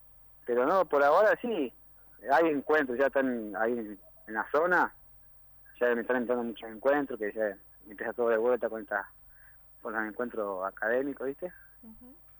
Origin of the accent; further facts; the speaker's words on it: Brinkman, Córdoba, Argentina; No, que somos 8 de Brinkman y 2 de Colonia Brinkman.